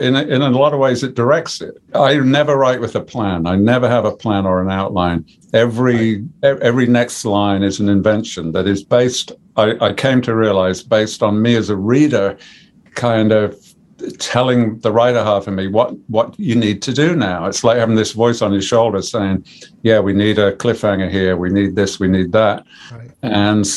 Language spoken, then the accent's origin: English; Birmingham, West Midlands, United Kingdom; Like I said, I'm a Brummie.